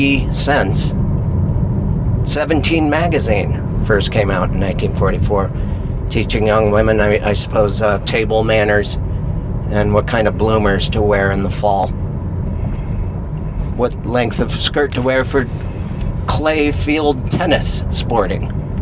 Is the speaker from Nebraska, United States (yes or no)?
no; Missoula, Montana, United States; I'm in Missoula, Montana, my hometown, at the end of a About 2 week vacation.